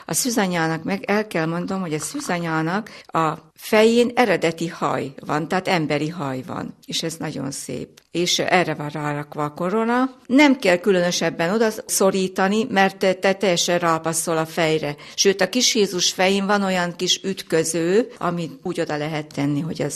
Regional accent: Mihálygerge, Nógrád, Hungary; born there; a szülőfalum Mihály Gergén születtem, nagyon szeretem a szülőfalumat

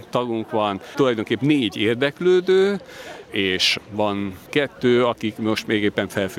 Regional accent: Sióagárd, Tolna, Hungary; Siolgárdról jöttem.

